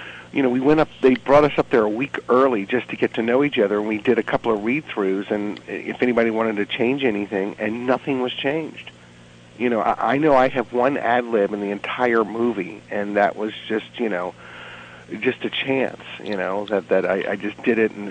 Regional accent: the South, United States; I grew up in the South, and there were just different appropriate words as I was growing up

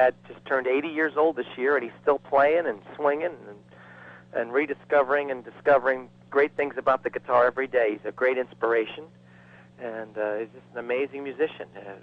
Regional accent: New Jersey, United States; No, I'm actually from New Jersey, but my first baseball memory was Carl Yastrzemski

